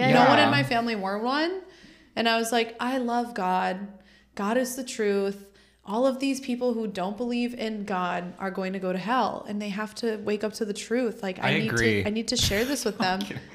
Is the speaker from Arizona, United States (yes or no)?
no; Detroit, Michigan, United States; born there; No, so I was born in Detroit.